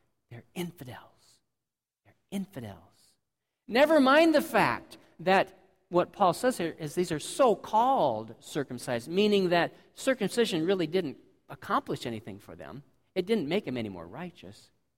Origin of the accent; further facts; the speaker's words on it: United States; See, we grew up in America, except for Melody. We grew up in America, and we don't think of ourselves so much as a Gentile nation anymore, because we have many generations of Christian heritage.